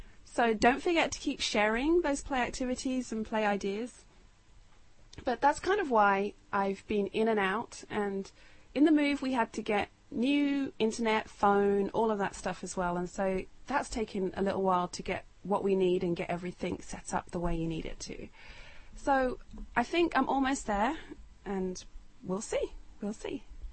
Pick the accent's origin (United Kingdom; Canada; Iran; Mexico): United Kingdom; also born or lived in United States; And we recently moved from the States in July back to my home country of the UK.